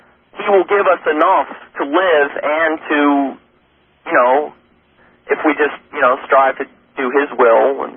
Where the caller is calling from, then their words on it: Wisconsin, United States; I'm calling from Wisconsin.